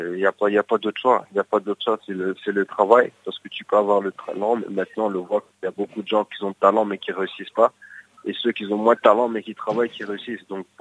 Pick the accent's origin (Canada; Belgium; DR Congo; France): Belgium; Verviers, Wallonia; On a grandi ensemble à Verviers